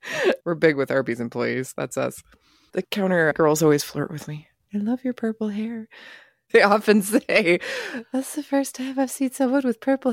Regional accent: Oklahoma, United States; Sorry, I'm from Oklahoma.

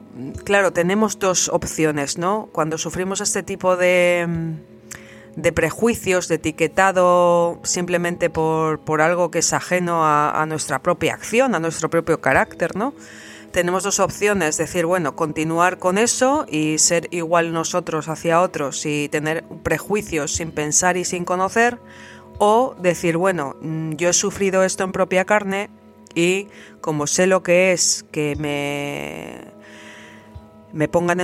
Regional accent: Basque Country, Spain; Bueno, pues yo soy del País Vasco, nací en Euskadi.

